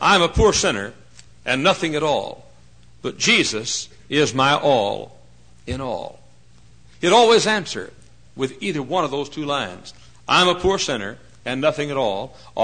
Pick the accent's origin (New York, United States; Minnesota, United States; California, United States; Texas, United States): Texas, United States; I know. I'm from Texas. Now, up north here, your trees grow in the stupidest places.